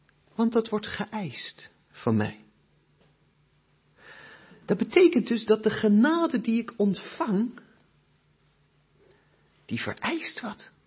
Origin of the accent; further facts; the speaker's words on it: Netherlands; En vandaag de dag, helemaal wij als Nederlanders, ben ik wel eens bang.